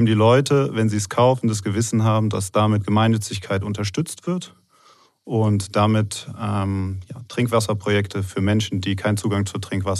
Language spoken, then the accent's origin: German; Cologne, North Rhine-Westphalia, Germany; Ich komme aus Köln, habe dort studiert